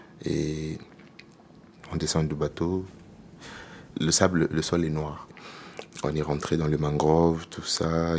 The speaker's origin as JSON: {"language": "French", "country": "Madagascar", "said": "on a essayé de discuter, on vient de Madagascar"}